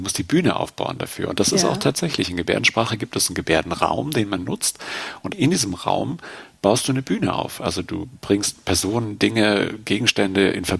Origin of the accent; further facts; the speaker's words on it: Bavaria, Germany; also ich komme aus Deutschland und zwar aus Bayern und in Bayern aus dem Landkreis Fürstenfeldbruck und da wohne ich übrigens im Ort Grafrath.